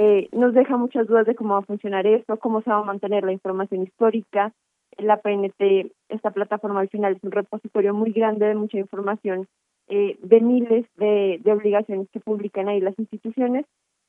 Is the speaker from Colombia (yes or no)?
yes; Colombia; Yo, como lo podrán escuchar, soy de Colombia